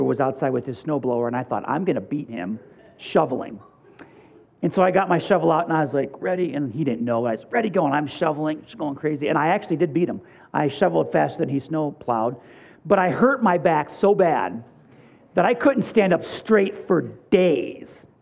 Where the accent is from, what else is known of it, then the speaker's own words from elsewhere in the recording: Buffalo, New York, United States; I grew up in Buffalo.